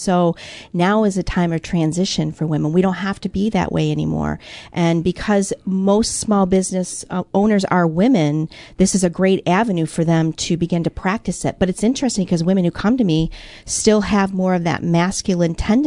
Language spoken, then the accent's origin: English; Midwest, United States; I'm from the Midwest, so I have some weird terminology I've heard.